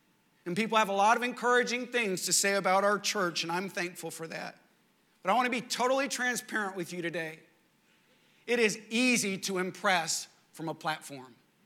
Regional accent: Texas, United States; Now, I grew up in West Texas. We were 5 hours away from the nearest lake.

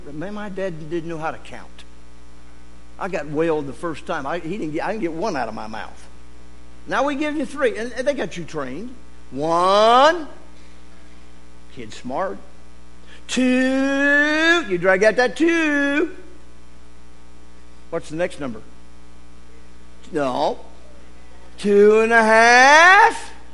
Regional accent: Vandalia, United States; I came back and I taught, and I was a principal in my hometown. I was a townie boy.

